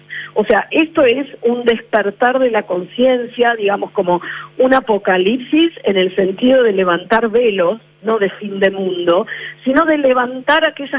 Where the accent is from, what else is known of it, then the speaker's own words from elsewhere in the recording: Argentina; nosotros como galeristas argentinos no conocíamos artistas chilenos.